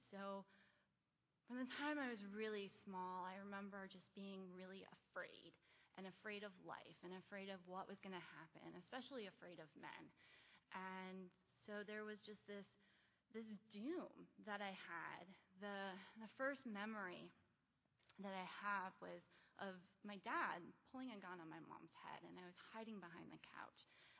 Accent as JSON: {"language": "English", "town": "Detroit", "region": "Michigan", "country": "United States", "tie": "born or raised there", "said": "So I was born and raised in Detroit to a family that was, it wasn't normal."}